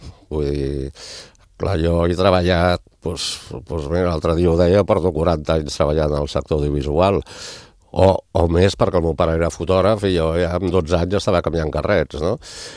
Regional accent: Catalonia, Spain; now in Ibiza, Spain; jo no sóc eivissenc, sóc català, el venir a viure aquí

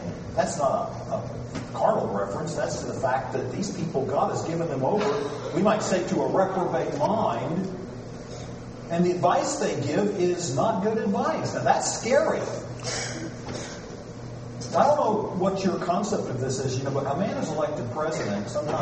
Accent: United States; And I'm as proud an American as you are

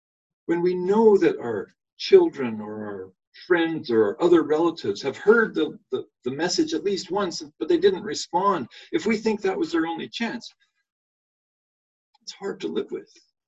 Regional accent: Sherwood Park, Alberta, Canada; where I grew up in Sherwood Park in the middle of Alberta there, we had thistles that were extraordinary.

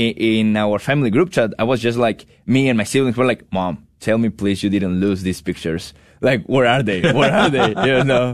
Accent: Chiclayo, Lambayeque, Peru; now in Houston, United States; at the north of Peru. We're basically next to a beach. It's a great city, always warm, you know.

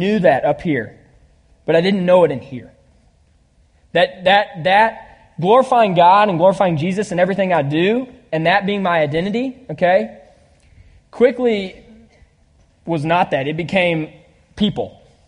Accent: Nashville, Tennessee, United States; I'm so happy to be here. I am from Nashville, Tennessee.

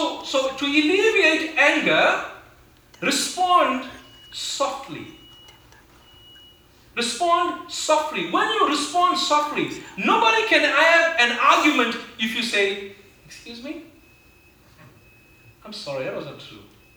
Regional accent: South Africa; There's a crazy story that I always tell. I grew up in South Africa.

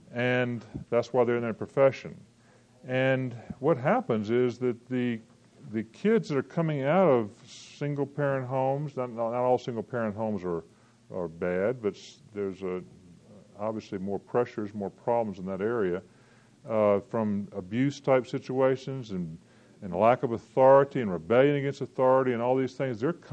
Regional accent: Virginia, United States; I'm from Virginia, so we're pretty arrogant about our aristocracy status of Virginia too. But anyway, I've been living in Alabama a long time.

